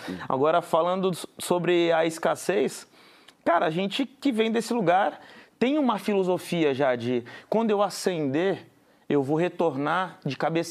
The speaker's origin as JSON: {"language": "Portuguese", "town": "Guarujá", "region": "São Paulo", "country": "Brazil", "said": "Eu sou do Guarujá, que é uma cidade do litoral de São Paulo, onde tem muito turismo."}